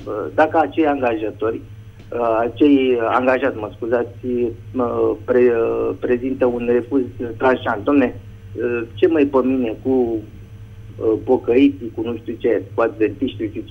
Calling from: Târgoviște, Dâmbovița, Romania; din Târgoviște și vreau să vă supun atenției

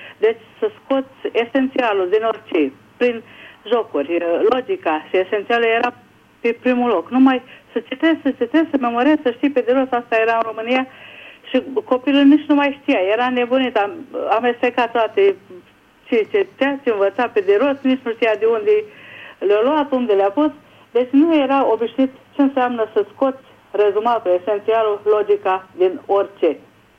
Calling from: Budapest, Hungary; din Budapesta.

